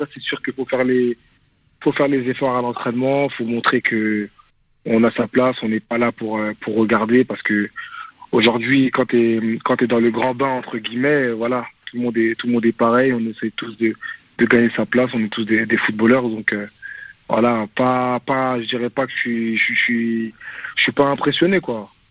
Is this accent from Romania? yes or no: no; France; c'est le pays de mes parents, même si c'est vrai que j'aime la France, j'ai grandi en France.